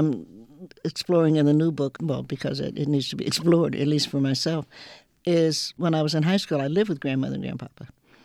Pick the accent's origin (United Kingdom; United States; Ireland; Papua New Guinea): United States; Knoxville, Tennessee; I'm an Appalachian from Knoxville, Tennessee, and as you know, the Appalachian community was really the first white community to help the runaway slaves.